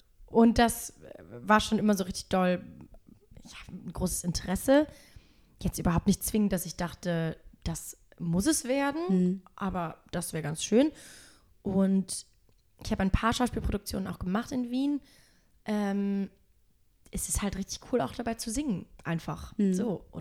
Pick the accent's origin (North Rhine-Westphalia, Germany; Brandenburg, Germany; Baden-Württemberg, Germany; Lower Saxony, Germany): North Rhine-Westphalia, Germany; Heinsberg; also born or lived in Vienna; now in Berlin, Germany; Aber ich komme aus Köln. Oder nee, aus Köln ist wirklich weit gesagt. Ich komme aus Heinsberg.